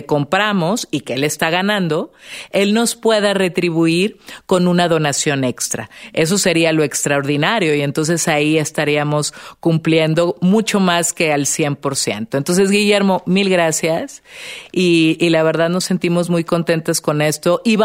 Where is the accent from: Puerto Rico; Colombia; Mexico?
Mexico; tan básica en nuestra alimentación como mexicanos